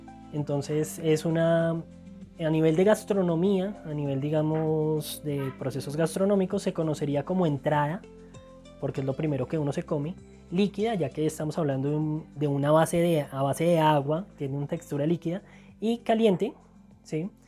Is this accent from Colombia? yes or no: yes; Bogotá, Colombia; Yo provengo de la ciudad de Bogotá, de la localidad San Cristóbal, que está en la cuenca del río Fucha, que desemboca en el río Bogotá.